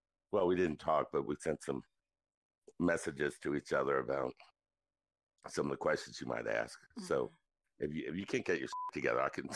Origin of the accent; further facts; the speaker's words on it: New Orleans, Louisiana, United States; I'm from New Orleans, and they have those everywhere.